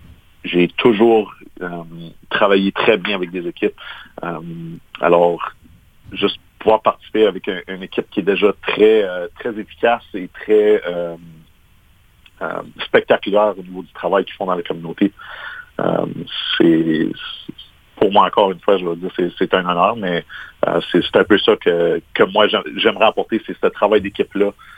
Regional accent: Kapuskasing, Ontario, Canada; j'ai été élevé dans le nord d'Ontario. J'ai été élevé ici à Kapuskasing. J'ai ensuite déménagé à Ottawa pour poursuivre mes études

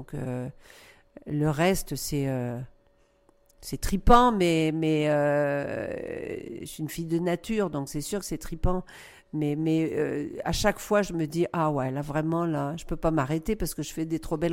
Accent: France; moved away as an adult; now in Canada; je suis venue de France il y a 34 ans. Maintenant, je vis au Québec.

